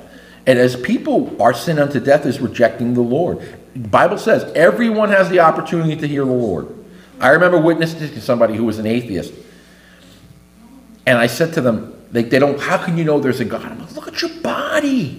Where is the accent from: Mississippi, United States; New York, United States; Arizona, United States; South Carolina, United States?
New York, United States; New York City; I grew up in New York City.